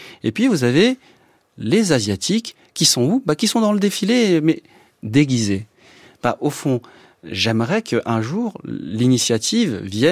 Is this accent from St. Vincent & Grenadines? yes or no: no; France; born there